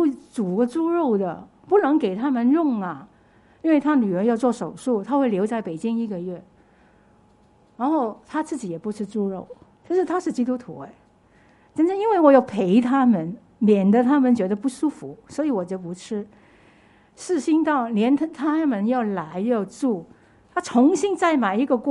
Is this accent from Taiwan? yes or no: no; Hong Kong; 我们香港人叫猪红嘛